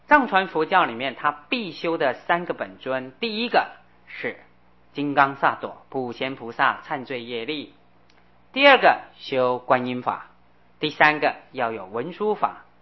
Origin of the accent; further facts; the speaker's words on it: China; 就跟我们中国人一大早起来都念普门品啊